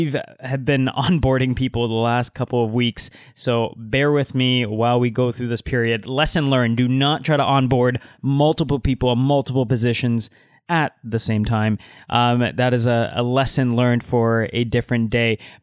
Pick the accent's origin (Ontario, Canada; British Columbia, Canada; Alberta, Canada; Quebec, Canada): Ontario, Canada; Toronto; even though we're both originally from Toronto, we're not both all the time there.